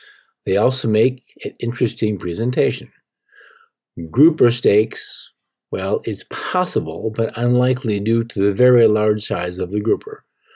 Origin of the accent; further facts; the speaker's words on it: United States; I think, as an American, we Americans tend to find the texture of fish skin